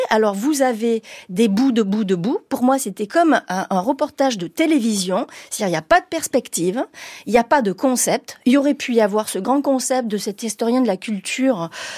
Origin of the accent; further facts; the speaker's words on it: France; moi, quand je rentre, je suis française